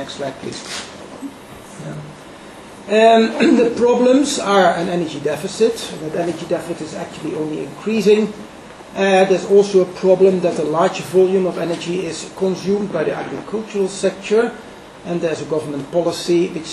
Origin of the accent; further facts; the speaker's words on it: Netherlands; I'm from Holland